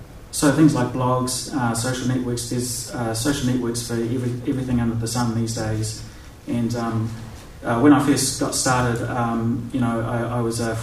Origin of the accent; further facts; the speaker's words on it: New Zealand; readership in my home country, New Zealand, is less than 1%.